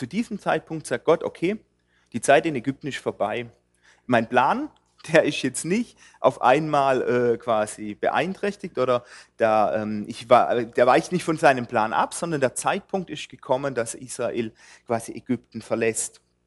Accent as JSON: {"language": "German", "country": "Germany", "said": "Und ich glaube, wir als Deutsche, wir wissen das auch, was passiert, wenn man Gottes Volk antastet."}